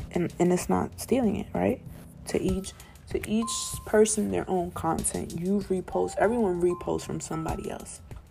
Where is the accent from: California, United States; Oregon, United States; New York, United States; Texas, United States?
New York, United States; Bronx; I don't have to know every single person in the history of hip-hop to know that I come from the Bronx and that's the home of hip-hop.